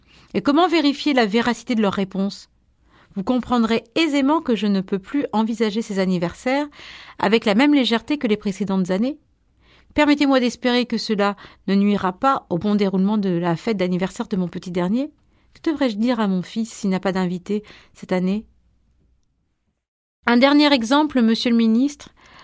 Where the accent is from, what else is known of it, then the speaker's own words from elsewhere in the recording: France; je lui explique que moi, sa maman, je suis française